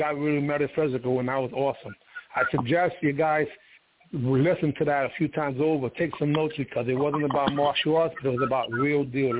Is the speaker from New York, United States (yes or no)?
yes; New York City, New York, United States; Growing up in the Bronx during the crack era, I wanted to be away as often as possible to earn income in martial arts tournaments because I was a father, age 17.